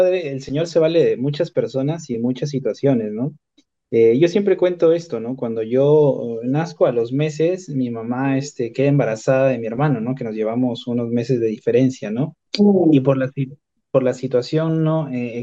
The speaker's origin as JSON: {"language": "Spanish", "region": "Piura", "country": "Peru", "tie": "born or raised there", "said": "Bueno, yo soy natural de Piura, ¿no?"}